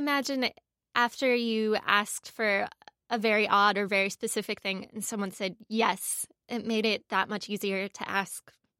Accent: Midwest, United States; I'm not sure if it's the same for you, but as a Midwesterner, I feel totally uncomfortable asking people for help always.

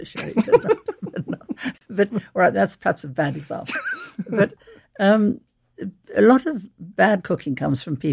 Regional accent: South Africa; Well, I grew up in South Africa

